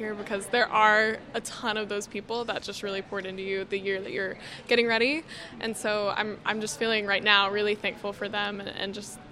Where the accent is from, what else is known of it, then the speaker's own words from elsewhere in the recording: Louisiana, United States; I'm from Louisiana, and I'm the current National FFA Secretary.